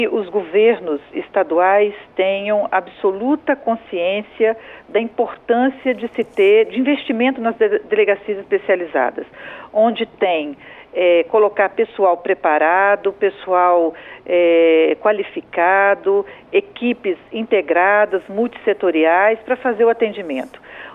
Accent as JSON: {"language": "Portuguese", "region": "Espírito Santo", "country": "Brazil", "said": "sou do PT, do Estado do Espírito Santo"}